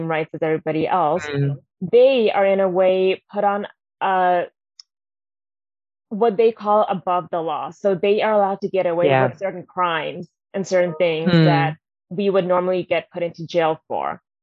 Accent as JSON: {"language": "English", "country": "Bangladesh", "said": "I know, for instance, in my home country, in Bangladesh, we definitely don't have any laws protecting the LGBTQ plus community."}